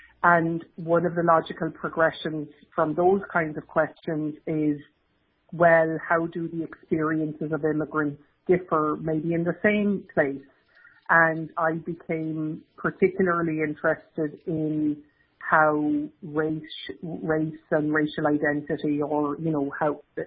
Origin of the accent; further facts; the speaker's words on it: Arklow, Leinster, Ireland; When I was a child growing up in Arklow, County Wicklow, my mother hosted a weekly slot on the local radio station in Arklow